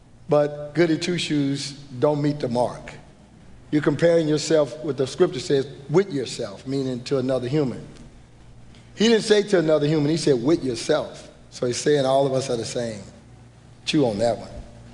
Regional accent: Houston, Texas, United States; moved away; But so I grew up in Houston, Texas. Any Texans in here? H-Town. Been living in Virginia for 40 years. And but I started off in Houston

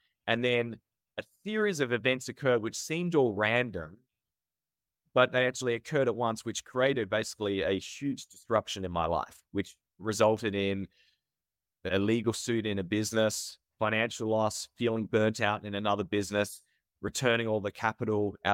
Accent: Tasmania, Australia; we didn't even have that exposure in where I grew up in Tasmania.

